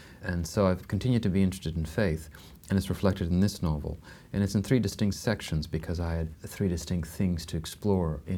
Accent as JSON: {"language": "English", "country": "Canada", "said": "I'm Canadian, which is a very secular country"}